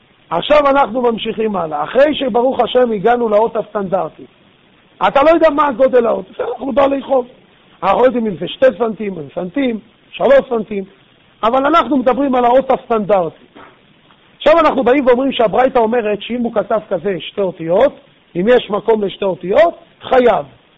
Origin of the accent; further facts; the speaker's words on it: Jerusalem, Jerusalem District, Israel; לי יש פה גם קרשים, כי אני גדלתי בירושלים